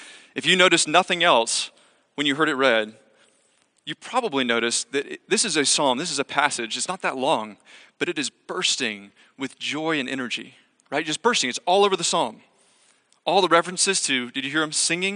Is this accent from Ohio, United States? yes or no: no; Atlanta, Georgia, United States; I'm from Atlanta, Georgia. I grew up a Georgia Yellow Jackets fan.